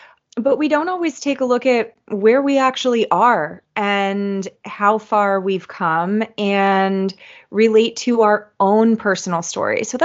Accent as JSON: {"language": "English", "region": "Pennsylvania", "country": "United States", "said": "I'm a hairdresser from Northeastern Pennsylvania."}